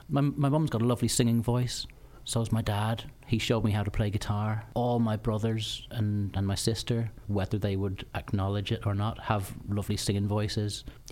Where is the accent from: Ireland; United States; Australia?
Ireland; moved away as an adult; now in London, United Kingdom; her dad was Irish from Dublin, and my dad's Irish from Derry. Even though I was born here, I did most of my growing up in Ireland, and all of my brothers and my sister were born there.